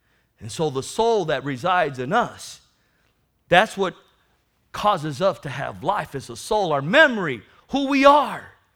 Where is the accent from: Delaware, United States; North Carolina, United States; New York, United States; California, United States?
California, United States; National City; Oh, that's right. I grew up in the barrios of National City.